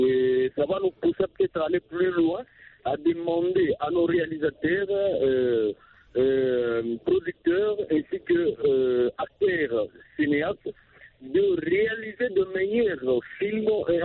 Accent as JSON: {"language": "French", "country": "DR Congo", "said": "chez nous en RDC"}